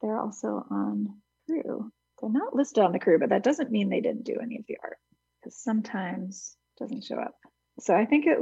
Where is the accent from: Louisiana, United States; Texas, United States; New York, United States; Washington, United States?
New York, United States; Hudson; I'm the director of the Hudson Area Library, and I'm also from Hudson.